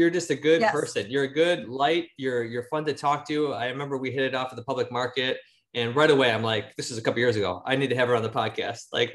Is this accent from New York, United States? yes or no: yes; Buffalo, New York, United States; And then my grandfather moved to Buffalo. So I was born and raised in Buffalo, but farming is in my DNA.